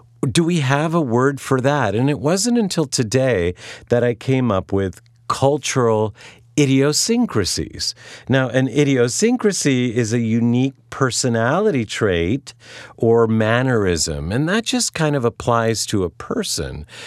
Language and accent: English; Cleveland, Ohio, United States; oh, that's me growing up in Ohio. That's where that comes from. That comes from Cleveland, or that comes from my mom